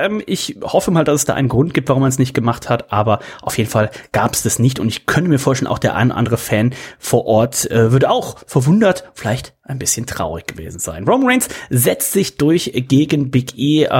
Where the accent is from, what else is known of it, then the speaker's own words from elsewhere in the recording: Leverkusen, North Rhine-Westphalia, Germany; Meine alte Heimat.